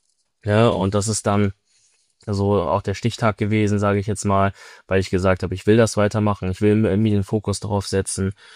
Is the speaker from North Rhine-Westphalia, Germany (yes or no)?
yes; Bonn, North Rhine-Westphalia, Germany; ich komme aus Bonn